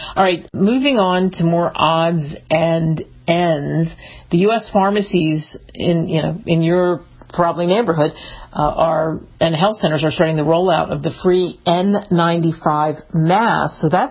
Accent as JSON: {"language": "English", "region": "East Coast", "country": "United States", "tie": "born or raised there", "also_born_or_lived": "Midwest / South", "said": "I grew up in the East Coast, and I lived in the Midwest and the South, and never really experienced California."}